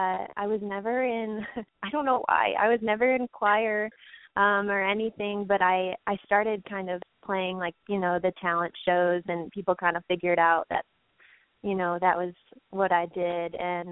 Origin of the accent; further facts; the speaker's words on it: Michigan, United States; So I'm from Michigan originally, just north of Detroit, and grew up taking piano lessons, and just I loved it.